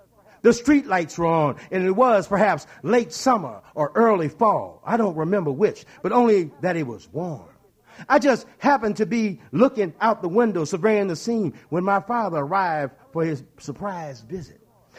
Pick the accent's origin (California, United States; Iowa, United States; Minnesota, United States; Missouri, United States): Missouri, United States; St. Louis; as was the fashion back then during the 50s when I was growing up in St. Louis.